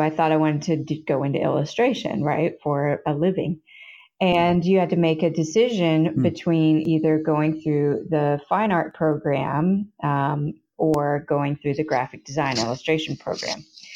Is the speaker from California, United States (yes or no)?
no; Hendersonville, Tennessee, United States; I grew up in Tennessee, Hendersonville, Tennessee, which is basically a suburb of Nashville.